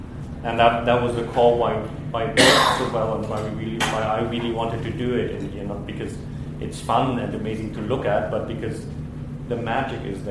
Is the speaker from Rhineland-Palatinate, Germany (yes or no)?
no; Hamburg, Germany; English is a second language; where I grew up in Germany, in Hamburg, in the north, it rains a lot. Like, it's known for being overcast 80% of the year.